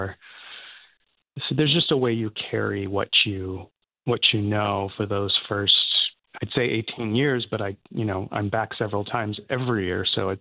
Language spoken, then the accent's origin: English; Scranton, Pennsylvania, United States; where did you grow up? Where was home? And so for me, that's, you know, always going to be Scranton.